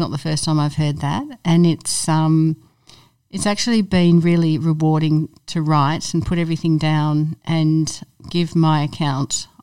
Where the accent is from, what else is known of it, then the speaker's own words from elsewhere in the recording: England, United Kingdom; born there; I was born in England